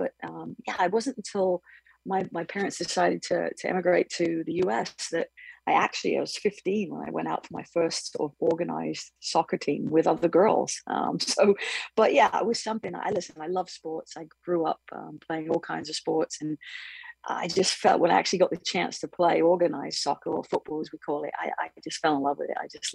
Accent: England, United Kingdom; also born or lived in Singapore; So I was kind of a military kid growing up in England.

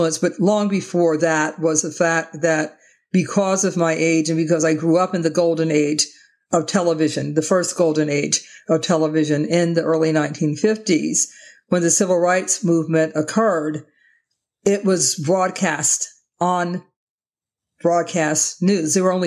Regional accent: Cleveland, Ohio, United States; I grew up in Cleveland, Ohio.

